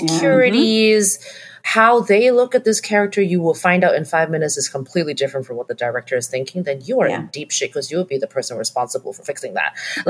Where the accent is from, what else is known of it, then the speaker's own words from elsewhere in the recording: Hong Kong; also born or lived in Canada; But I grew up in Hong Kong.